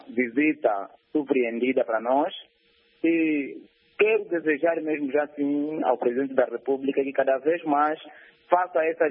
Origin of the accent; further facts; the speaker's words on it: Angola; nós como angolanos